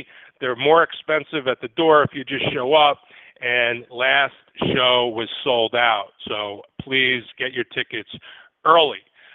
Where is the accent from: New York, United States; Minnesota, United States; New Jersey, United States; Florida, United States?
New York, United States; Mamaroneck; my first professional comedy show on July 30th at Molly Spillane's in Mamaroneck, New York, my hometown